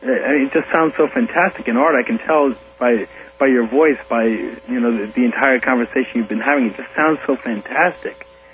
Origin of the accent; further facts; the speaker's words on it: Huntington, New York, United States; No, I'm from Suffolk County. I'm from Huntington.